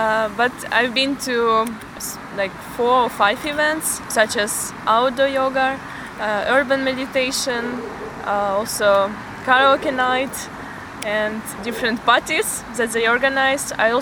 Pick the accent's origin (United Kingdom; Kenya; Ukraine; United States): Ukraine; now in Budapest, Hungary; I study in Budapest in the Faculty of English and American Studies. I'm here for 1 year and I'm from Ukraine originally, and I will be here for like 3 years because of my program.